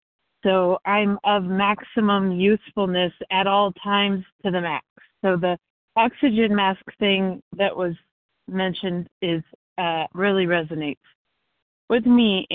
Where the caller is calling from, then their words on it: Missouri, United States; I'm calling from Missouri.